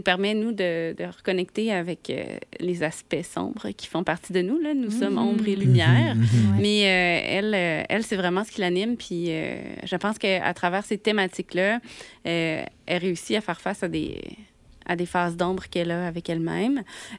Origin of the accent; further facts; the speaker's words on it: Cowansville, Quebec, Canada; moi aussi, je suis native de la Montérégie.